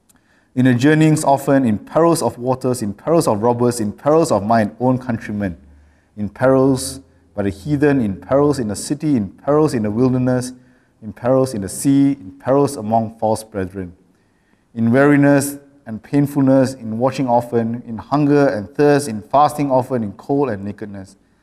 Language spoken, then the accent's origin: English; Malaysia; We live in a very comfortable country. I grew up in Malaysia. It was pretty comfortable, let's put it that way.